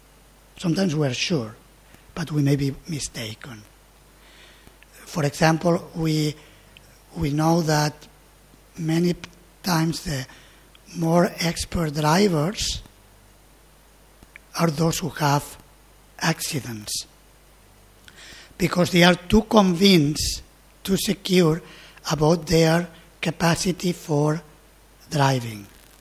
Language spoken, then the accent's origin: English; Spain; born there; English is a second language; So, and there is a saying, I know it in Spanish because I was born in Spain. I don't know the equivalent in English.